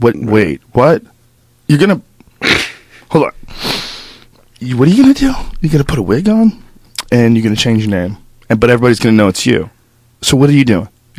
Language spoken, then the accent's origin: English; Newton, Massachusetts, United States; also born or lived in New Jersey / San Francisco / Florida / New York; Newton. Well, that's where I went to high school. Right. I was born in New Jersey. I grew up kind of all over the country. Lived in San Francisco from age 7 to 11. Lived in Florida from 11 to 13. Boston from 13 to probably 23, 24